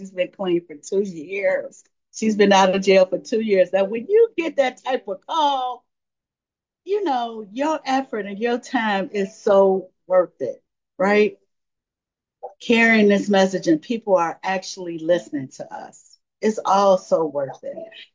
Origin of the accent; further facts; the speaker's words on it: Chicago, Illinois, United States; from Chicago.